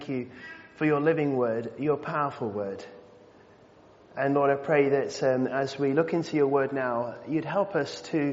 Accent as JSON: {"language": "English", "region": "North West England", "country": "United Kingdom", "tie": "born or raised there", "said": "I think my accent has changed over the years, but I'm actually from the northwest, from Cheshire, on the edge of the Peak District. That's where I grew up."}